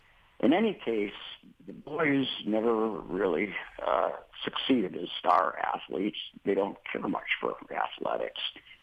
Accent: Minnesota, United States; born or raised there; now in Texas, United States

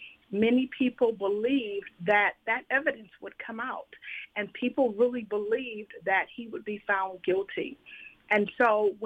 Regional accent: Racine, Wisconsin, United States; also born or lived in southern Indiana / Louisville; And so I grew up in Racine. I did move away for about 13 years, even though I lived in southern Indiana at that time and also in Louisville, Kentucky.

